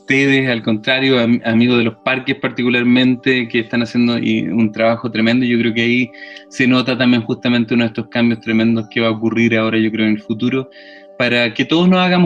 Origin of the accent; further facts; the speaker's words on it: Chile; también somos los chilenos de alguna forma culpables para bien